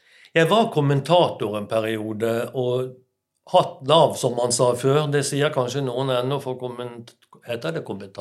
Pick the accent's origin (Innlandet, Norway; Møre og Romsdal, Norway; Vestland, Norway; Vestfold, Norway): Vestland, Norway; Bergen; Det var morsomt, og som bergenser er det mulig.